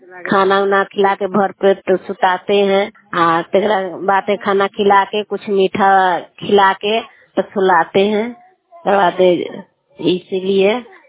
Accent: Muzaffarpur, Bihar, India; मुजफ्फरपुर, दामोदरपुर के।

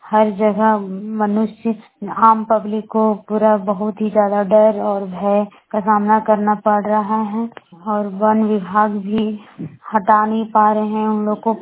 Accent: Barkagaon, Jharkhand, India; बड़कागांव प्रखंड की रहने वाली हूँ।

